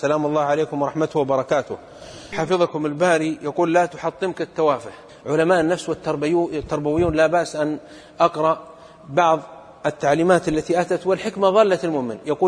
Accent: Saudi Arabia; في بلدة عندنا في السعودية

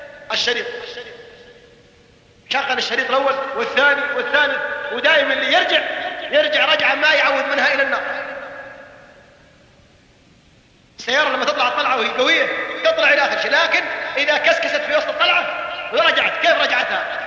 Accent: Abha, Asir, Saudi Arabia; شاب أعرفه في عندنا في أبها اهتدى والتزم

